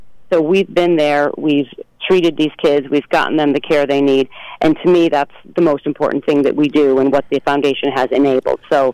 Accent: Harwinton, Connecticut, United States; I grew up in Harwinton, so this is, and my family's from Torrington originally, so this is home to me.

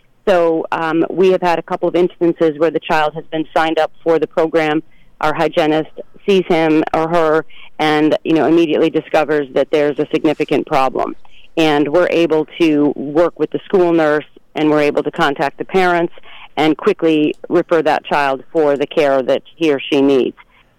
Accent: Harwinton, Connecticut, United States; I grew up in Harwinton, so this is, and my family's from Torrington originally, so this is home to me.

